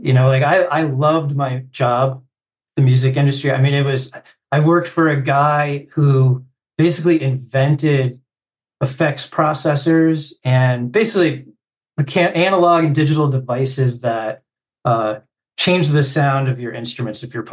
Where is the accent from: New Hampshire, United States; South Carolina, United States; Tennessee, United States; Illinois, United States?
New Hampshire, United States; now in New York City, United States; So I grew up in New Hampshire. I grew up on a farm, very different than New York City.